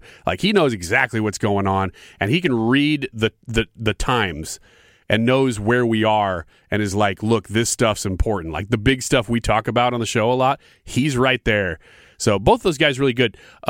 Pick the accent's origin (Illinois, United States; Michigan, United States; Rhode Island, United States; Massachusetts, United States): Illinois, United States; But I am from Illinois, and so I hope the best for Illinois